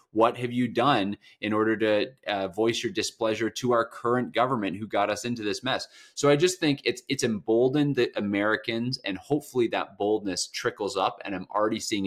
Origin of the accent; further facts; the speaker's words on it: Canada; my encouragement as a Canadian to Canadians, to pastors, to Christians, is be bold.